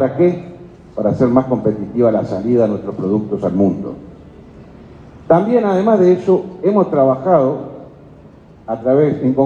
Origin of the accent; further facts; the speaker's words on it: Uruguay; como ciudadano uruguayo